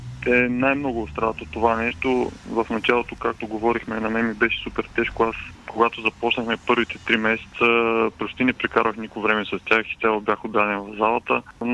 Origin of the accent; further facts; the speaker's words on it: Burgas, Burgas Province, Bulgaria; Нефтохимик винаги ми е било на сърце, все пак съм си бургазлия.